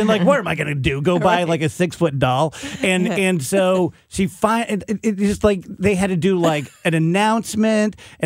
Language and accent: English; South Roxana, Illinois, United States; Where I grew up in South Roxana, looking south, yes, from my house, we're the last house, so it's all farm fields, and the levee, which is so weird.